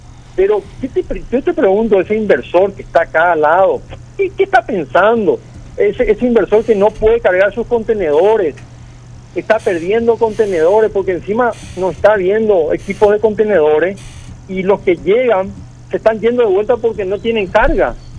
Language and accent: Spanish; Paraguay; Yo soy paraguayo